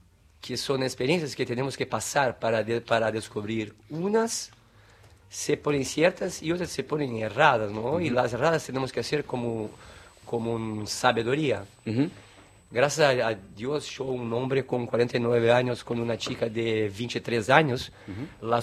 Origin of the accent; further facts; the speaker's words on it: Porto Alegre, Rio Grande do Sul, Brazil; born there; Spanish is a second language; Yo soy nacido en Porto Alegre y vivo a 19 años.